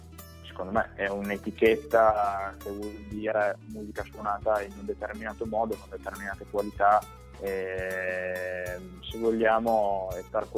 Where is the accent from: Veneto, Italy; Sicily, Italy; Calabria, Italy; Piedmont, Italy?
Piedmont, Italy; Alba; io sono piemontese di origine, nativo della città di Alba in Piemonte, che è nota per vini, tartufo, paesaggi che adesso sono da poco anche patrimonio dell'umanità UNESCO.